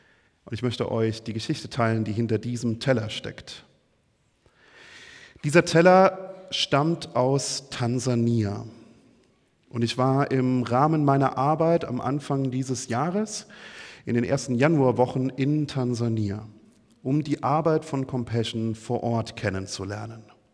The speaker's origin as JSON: {"language": "German", "region": "Rhineland-Palatinate", "country": "Germany", "said": "Ich komme ursprünglich aus der Pfalz, Pfälzer Bub, wie man sagt."}